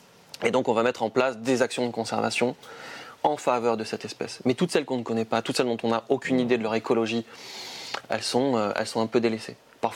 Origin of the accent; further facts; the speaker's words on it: Provence-Alpes-Côte d'Azur, France; born there; Moi, il faut savoir que je suis né en zone méditerranéenne, hein, je suis né dans le Vaucluse.